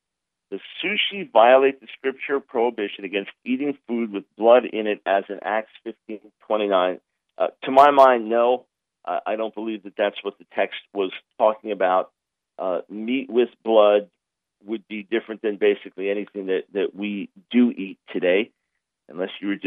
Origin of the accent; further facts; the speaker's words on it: New York, United States; I was born in New York City, raised on Long Island.